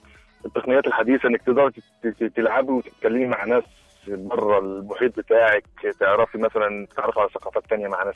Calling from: Saudi Arabia; انا بكلمك من السعوديه

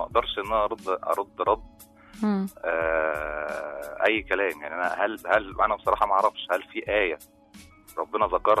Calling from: Suez, Suez Governorate, Egypt; من السويس.

